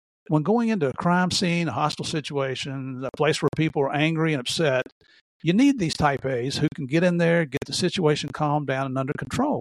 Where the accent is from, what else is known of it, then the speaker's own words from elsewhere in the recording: Tennessee, United States; growing up in Tennessee as a little kid, my dad used to take me to Nashville to watch a hockey game, ice hockey game.